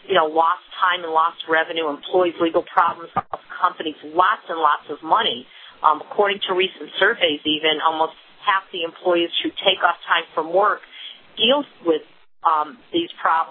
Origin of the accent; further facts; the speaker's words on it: Connecticut, United States; now in Atlanta, United States; I'm originally from Connecticut, moved to Atlanta, Georgia in 2000